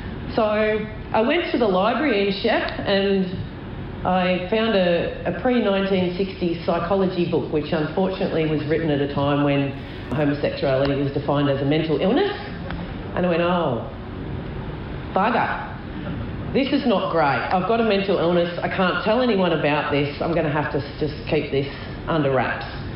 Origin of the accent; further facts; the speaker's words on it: Dookie, Victoria, Australia; I grew up in Dookie, and I still love Dookie, and I always will.